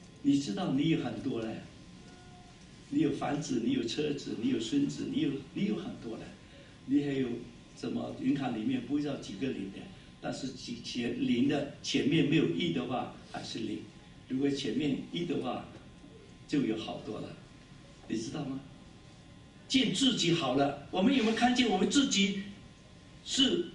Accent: Taiwan; moved away; 我们从台湾来这边带着多少？带着两个皮包，对吗？上飞机。

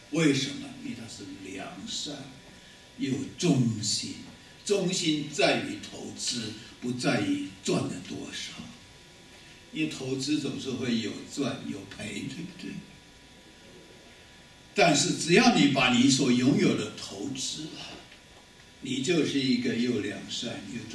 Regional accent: Taiwan

